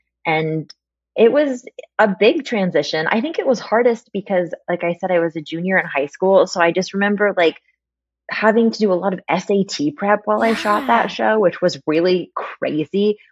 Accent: Los Angeles, California, United States; I grew up in Los Angeles, so I think I had a slightly different like home field advantage.

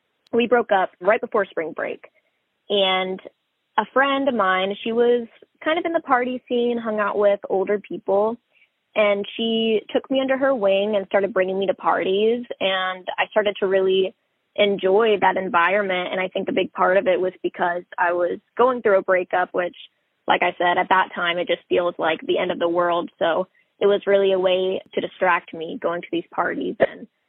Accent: Rockwall, Texas, United States; I grew up in Rockwall, Texas. It's about 30 minutes east of Dallas.

